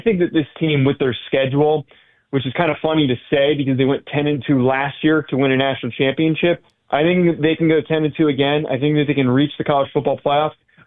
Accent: New Jersey, United States; I'm leaning towards Rutgers and representing my home state.

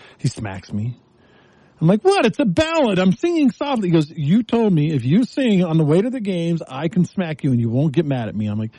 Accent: Texas, United States; I grew up in Texas, the home of Dr. Pepper. Dr. Pepper is everywhere in Texas, and I just kind of feel like it's my connection to Texas is drinking Dr. Pepper.

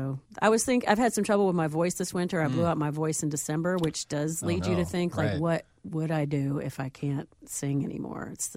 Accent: Atlanta, Georgia, United States; now in Chicago, United States; I mean, I'm from Atlanta, and I do love Cabbage Town, but when I first moved up here and I was homesick

